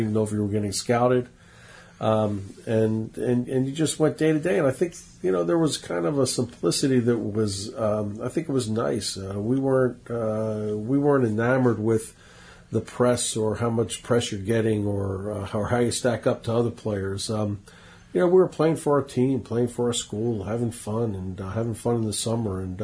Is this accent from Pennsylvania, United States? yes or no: yes; Philadelphia, Pennsylvania, United States; But growing up in Philadelphia, I actually enjoyed football more than baseball, and was a huge Penn State fan and wanted to go play football at Penn State.